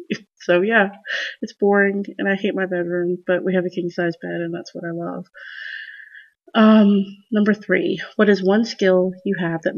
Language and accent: English; North Carolina, United States; I am from North Carolina, and I was born in 1979, so I'm kind of old anyway.